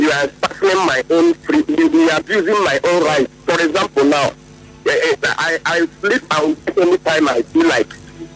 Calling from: Portugal; I'm calling from Portugal.

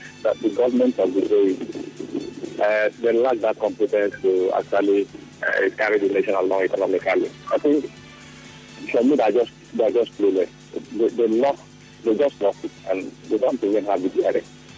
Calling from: Benin City, Edo, Nigeria; calling from Benin.

